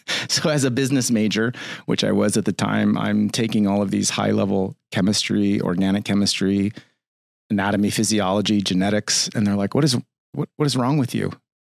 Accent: San Diego, California, United States; I grew up in San Diego.

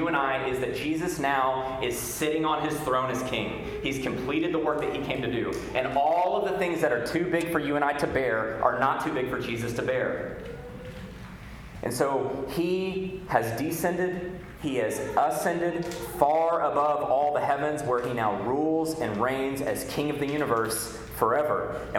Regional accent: Texas, United States; now in Fort Worth, United States; That doesn't really mean a lot to us in Fort Worth, Texas, but I am from West Texas, and to own the cattle on 1,000 hills means a lot.

